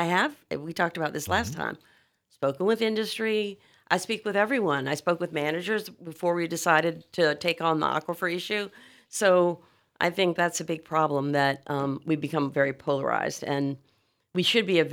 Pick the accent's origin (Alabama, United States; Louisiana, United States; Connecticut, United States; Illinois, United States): Louisiana, United States; New Orleans; And I come from New Orleans, and I kind of hate to throw my hometown under the bus, but they don't have an aquifer